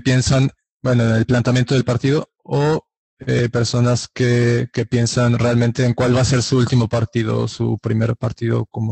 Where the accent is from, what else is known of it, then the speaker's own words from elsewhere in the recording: Mexico; Y tú, y yo decía mexicano y todos los japoneses eran como, ah, México, México, como súper contentos de recibir un mexicano